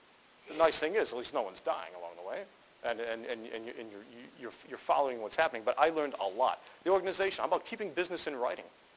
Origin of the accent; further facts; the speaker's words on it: Buffalo, New York, United States; I'm from Buffalo, New York, but the interview was in Akron, Ohio, where he was based.